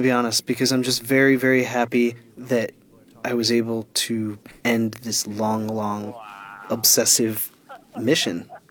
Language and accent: English; United States; I'm an American guy